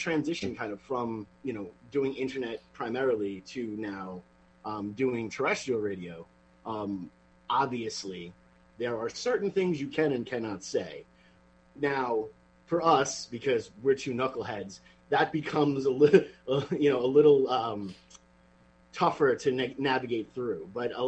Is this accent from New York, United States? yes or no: yes; New York, United States; I grew up on Long Island.